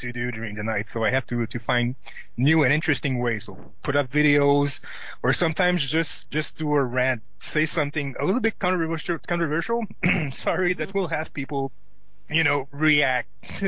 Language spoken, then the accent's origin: English; Montreal, Quebec, Canada; And the fact that I'm from Montreal